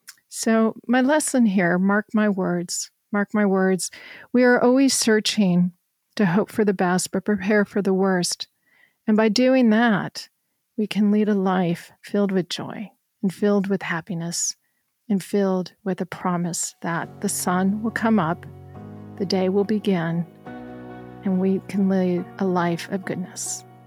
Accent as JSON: {"language": "English", "region": "Colorado", "country": "United States", "tie": "born or raised there", "said": "I think growing up in Colorado, we always made sure that our pantries were full and that we had gas in the car in case a blizzard came."}